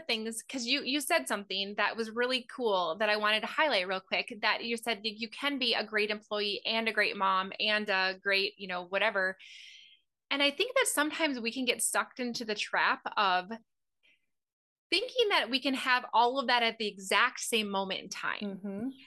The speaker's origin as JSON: {"language": "English", "region": "Minnesota", "country": "United States", "said": "Now, even though I'm from Minnesota, I can't ice skate."}